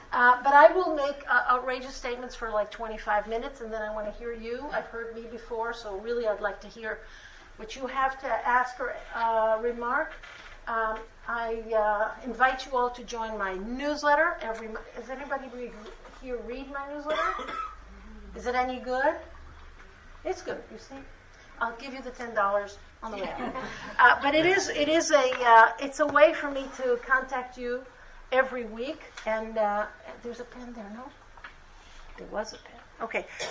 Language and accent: English; Jerusalem, Jerusalem District, Israel; accent: American; English is a second language; I'm a native Jerusalemite. I was born in Rehavia. The reason that I have an American accent is because I went to a language lab.